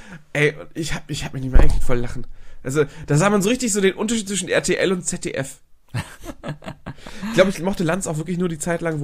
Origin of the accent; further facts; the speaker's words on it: Hamburg, Germany; Aber ja, gut, ich komme eher aus Hamburg.